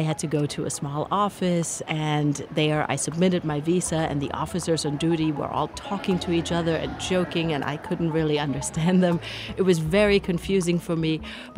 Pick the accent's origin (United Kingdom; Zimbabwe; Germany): Germany; now in United States; Some, like me, come here as immigrants. I will never forget arriving in Philadelphia in the 90s. I came from Germany